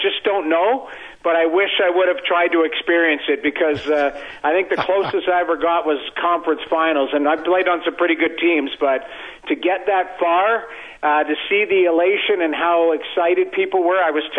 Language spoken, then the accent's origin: English; Edmonton, Alberta, Canada; back in the day when we were growing up in Edmonton